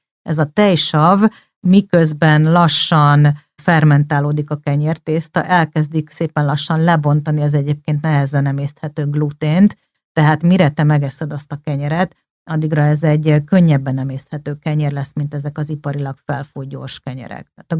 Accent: Greece; Én Görögországban nőttem föl, meg mindenféle országokba éltem

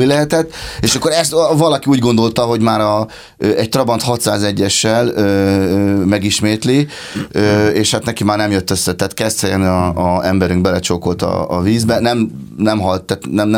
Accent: Budapest, Hungary; én alapvetően budai gyerek vagyok, de aztán egy hirtelen gondolattól vezérelve az életemet bekalibráltam a Balaton felvidék irányába, úgyhogy én Pécsen lakom jelenleg, ez egy Balaton felvidéki kisfalu

